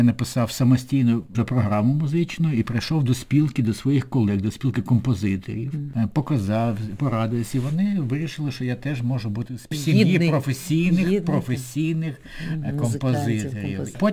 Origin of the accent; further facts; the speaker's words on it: Kyiv, Ukraine; ми, будучи обоє кияни, ми з ним зустрілися в далекій Канаді, в далекому місті Едмонтоні